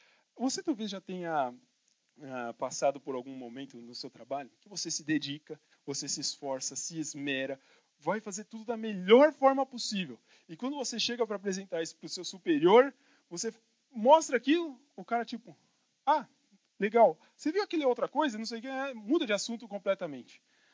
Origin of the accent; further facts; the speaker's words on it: São Paulo, Brazil; Sou paulistano, meu, e já terceira geração, então gosto da nossa cidade.